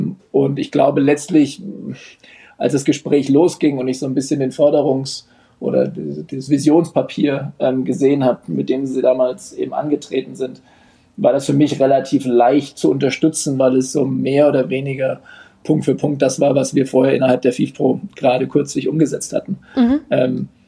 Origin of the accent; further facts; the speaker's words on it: Bamberg, Bavaria, Germany; Also ich komme ursprünglich aus Bamberg. Und habe dort so im Jugendbereich ganz ordentlich Basketball gespielt.